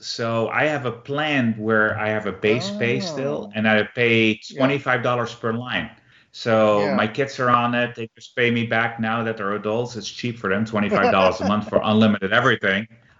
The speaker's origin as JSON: {"language": "English", "town": "Eindhoven", "region": "North Brabant", "country": "Netherlands", "tie": "born or raised there", "second_language": "English", "said": "TomTom was in the Netherlands in Eindhoven in my hometown."}